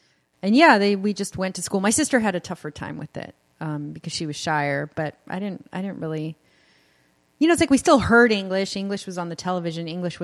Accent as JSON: {"language": "English", "town": "Casper", "region": "Wyoming", "country": "United States", "tie": "born there", "said": "I was born in Casper, Wyoming."}